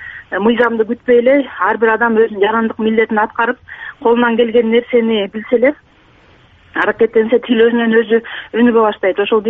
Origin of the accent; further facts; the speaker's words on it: Bishkek, Kyrgyzstan; now in India; Бишкектенмин. Мен бир эле нерсени айта кетейин дедим эле. Биз ушул Индияда окуп аткан 3-4 студент